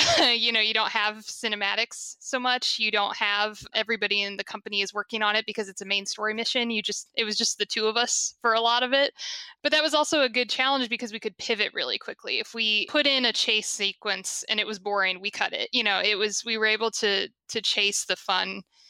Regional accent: Indiana, United States; moved away as an adult; also born or lived in Harlem, United States; The first place I moved after college when I left my home state of Indiana, the first place I lived was Harlem.

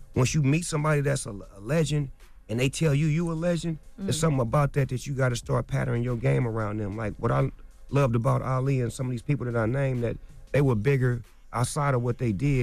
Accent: West Coast, United States; I'm from the West Coast. It comes with the rules and regulations of the game.

